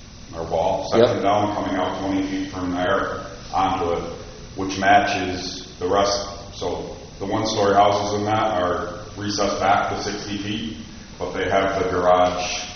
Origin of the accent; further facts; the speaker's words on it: Huntsville, Alabama, United States; we're both from South Huntsville, so prefer to stay.